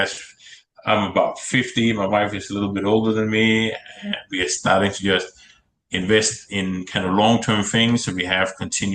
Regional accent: Denmark; English is a second language; And so I'm originally from Denmark, which is far away in Europe, and we don't go there that often.

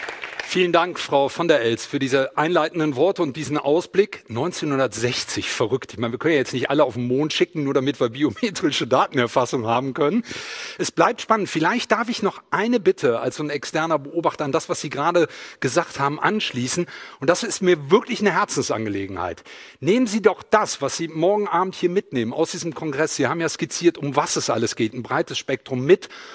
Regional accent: Cologne, North Rhine-Westphalia, Germany; als Kölner ist man da Lokalpatriot.

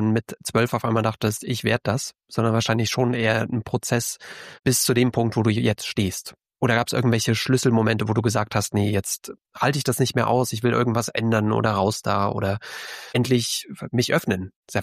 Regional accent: Leipzig, Saxony, Germany; also born or lived in Chemnitz; Ich bin ja ein ursprünglicher Leipziger, eine Leipziger Lärche, wenn man so will.

